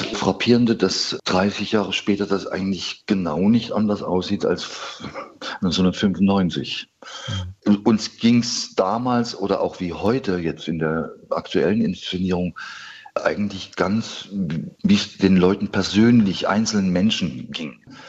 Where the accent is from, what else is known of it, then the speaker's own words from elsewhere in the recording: East Germany, Germany; Ich komme ja aus dem Osten